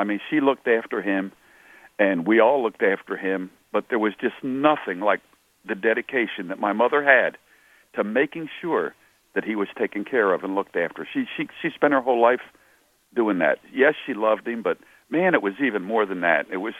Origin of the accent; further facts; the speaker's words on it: Philadelphia, Pennsylvania, United States; born or raised there